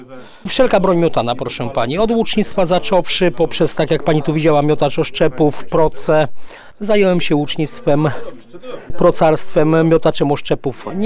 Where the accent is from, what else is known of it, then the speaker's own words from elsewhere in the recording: Lublin Voivodeship, Poland; bo ja akurat nie pochodzę z tych okolic, pochodzę z okolic Dęblina.